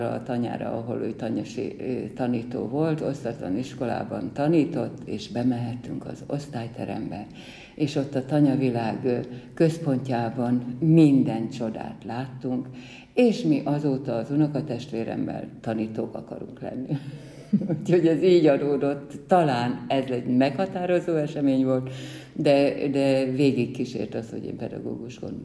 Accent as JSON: {"language": "Hungarian", "town": "Gyöngyös", "region": "Heves", "country": "Hungary", "tie": "born or raised there", "also_born_or_lived": "Jászberény", "said": "el kellett jönnünk Jászberényből, ahol éltünk, születtem, nagymamáim még éltek, családom élt. 64-ben költöztünk Gyöngyösre, én 10 évesen, 9 évesen kerültem. Legszebb gyermekéveimet ott éltem."}